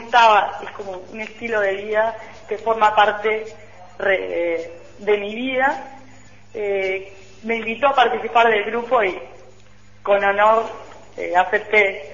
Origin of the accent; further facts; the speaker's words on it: Paysandú, Uruguay; now in Montevideo, Uruguay; Yo soy de Paysandú, pero por motivos de estudio me tuve que venir a Montevideo.